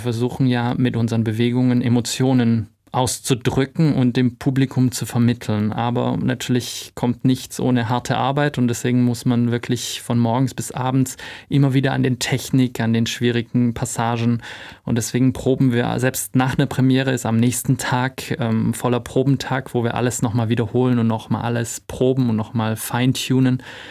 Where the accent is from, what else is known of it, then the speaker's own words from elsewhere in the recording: Stuttgart, Baden-Württemberg, Germany; Ich bin aufgewachsen hier in Stuttgart und war schon, seit ich 5 Jahre alt bin, regelmäßig im Ballett als Zuschauer